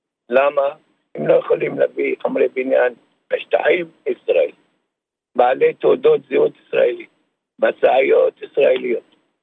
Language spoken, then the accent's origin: Hebrew; Kafr Funduq, West Bank, Palestine; now in Tira, Israel; אני גדלתי בכפר פונדוק 25 שנה.